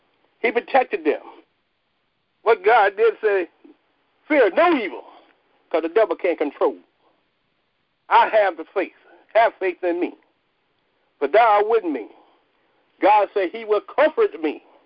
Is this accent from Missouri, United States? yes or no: no; South Carolina, United States; From the country, y'all know we raised those types of things. I'm from South Carolina.